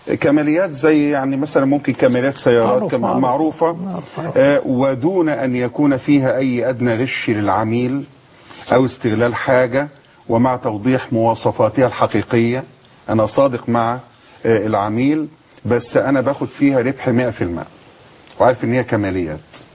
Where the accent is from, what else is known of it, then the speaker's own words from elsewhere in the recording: Egypt; accent: Egyptian; إحنا بلهجتنا المصرية